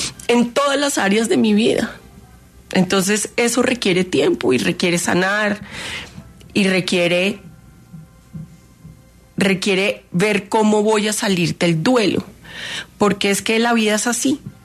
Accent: Colombia; demostramos como colombianos lo que somos

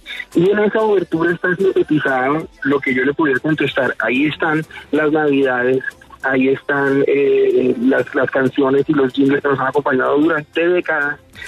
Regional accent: Bogotá, Colombia; Yo soy bogotano

